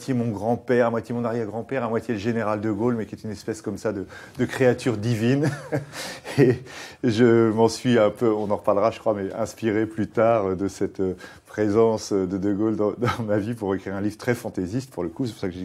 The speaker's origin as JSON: {"language": "French", "town": "Le Havre", "region": "Normandy", "country": "France", "tie": "born there", "said": "je suis né au Havre en 1960"}